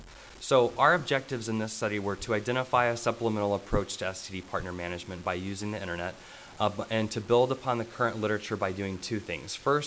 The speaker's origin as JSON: {"language": "English", "town": "Chicago", "region": "Illinois", "country": "United States", "said": "I am here from the Windy City."}